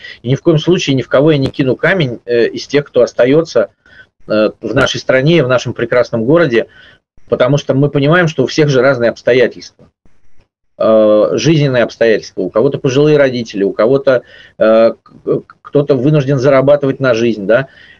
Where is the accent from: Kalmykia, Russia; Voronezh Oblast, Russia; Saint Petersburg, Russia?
Saint Petersburg, Russia; moved away; несмотря на то, что мы уехали, все равно, мы все равно петербуржцы, и мы все равно, как бы, наверное, рассчитываем когда-то вернуться в свой прекрасный город